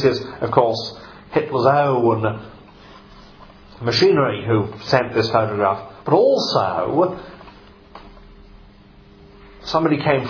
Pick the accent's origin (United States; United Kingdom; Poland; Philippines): United Kingdom; Norwich, East of England; Martineau was from Norwich, my hometown.